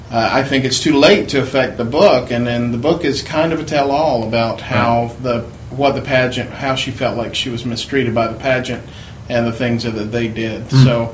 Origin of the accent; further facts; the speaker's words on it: Marietta, Georgia, United States; I grew up in Marietta, Georgia. They were a local group back then when I was a teenager.